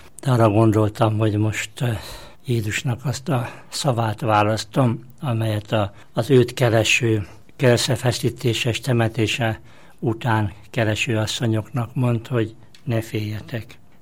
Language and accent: Hungarian; Zala, Hungary; Kis zalai faluból származom, ahol viszonylag kevesen éltünk együtt az emberbe, ottan a kis faluban